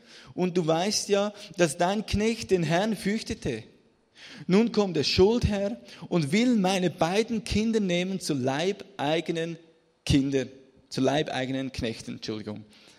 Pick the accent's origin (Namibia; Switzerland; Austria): Switzerland; Ich komme, ihr hört es, aus der Schweiz.